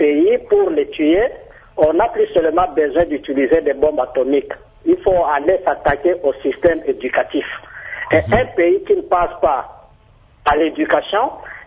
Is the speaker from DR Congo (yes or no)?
yes; DR Congo